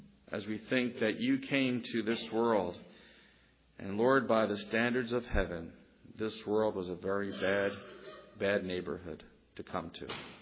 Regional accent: Philadelphia, Pennsylvania, United States; I was born in Nazareth Hospital. I think that's the home circle section of Philadelphia. I grew up in Taconi. I went to high school in Mayfair.

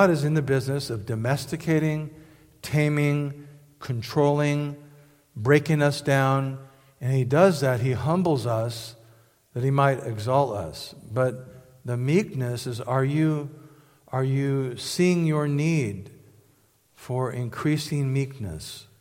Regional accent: California, United States; born there; I was born in Northern California.

